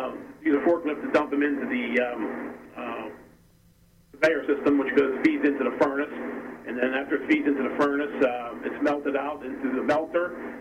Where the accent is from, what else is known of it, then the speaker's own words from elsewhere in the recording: Monongahela, Pennsylvania, United States; 31 years also, and born and raised in Monongahela.